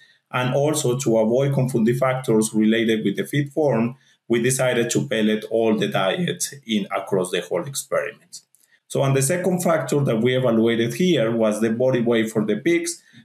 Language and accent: English; Colombia; English is a second language; also born or lived in Mexico; I am originally from Colombia, where I finished my undergrad there in animal science. After finishing my undergrad, I moved to Mexico